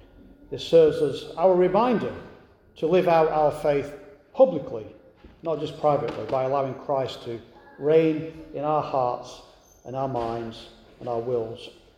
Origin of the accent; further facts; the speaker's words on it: England, United Kingdom; Now, I was raised in England, as you know